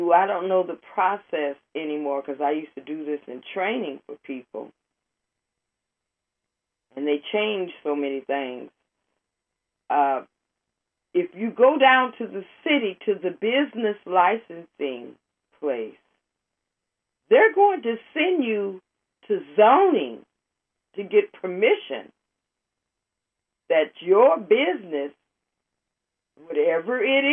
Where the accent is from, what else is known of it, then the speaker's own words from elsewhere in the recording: Oakland, California, United States; because I'm going to concentrate on Oakland, because it's my hometown